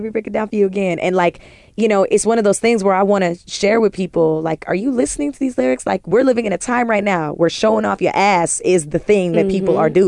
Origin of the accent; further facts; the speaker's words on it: Canada; now in United States; I'm Canadian